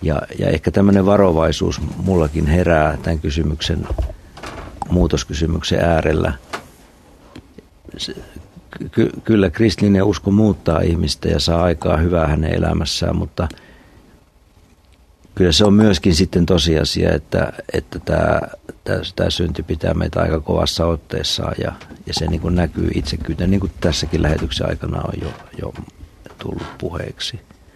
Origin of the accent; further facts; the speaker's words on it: Central Finland, Finland; mä oon keskisuomalainen, joka tykkää mäistä, niin se on vähän vaikeaa täällä Etelä-Pohjanmaalla